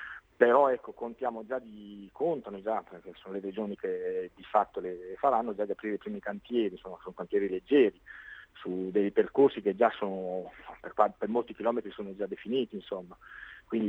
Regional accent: Emilia-Romagna, Italy; Beh, io sono emiliano

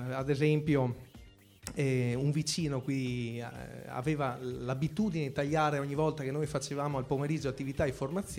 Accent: Campolongo Maggiore, Veneto, Italy; Sono proprio di Campolongo.

